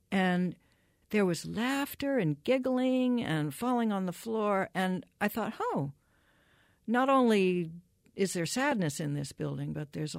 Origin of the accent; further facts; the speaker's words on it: Massachusetts, United States; I grew up in Massachusetts, and my best friend persuaded me to take a ballet class. It was at the Wayside Inn in Sudbury, Massachusetts